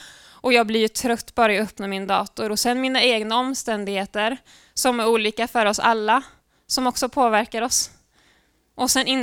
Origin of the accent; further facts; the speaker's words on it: Sjuntorp, Västra Götaland County, Sweden; Jag tänker tillbaks på somrarna i Sjuntorp där jag är uppvuxen.